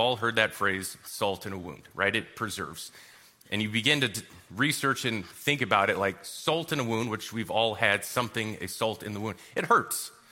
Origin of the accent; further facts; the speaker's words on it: Kansas, United States; I am a Kansas boy, okay? So I'm from Kansas, the west side of Kansas, where there is nothing.